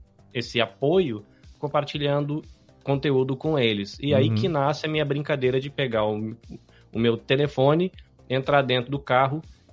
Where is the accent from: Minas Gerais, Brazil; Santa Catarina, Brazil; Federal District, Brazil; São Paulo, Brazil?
São Paulo, Brazil; also born or lived in Salvador; os meus avós, meus pais são descendentes de espanhóis, mas aí eu cresci no interior de São Paulo, o que explica eu não ter sotaque nenhum.